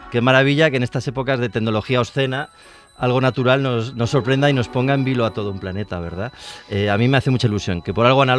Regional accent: Burgos, Castile and León, Spain; A mí me gusta pensar, aunque soy de Burgos, pero que tengo mucha imaginación

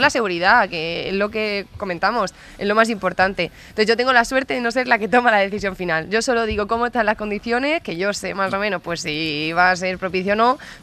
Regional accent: Cartagena, Region of Murcia, Spain; Yo me enteré, soy de Cartagena

